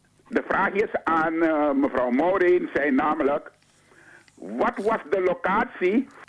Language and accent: Dutch; Amsterdam, North Holland, Netherlands; ik ben Noorderling, ik woon Amsterdam-Noord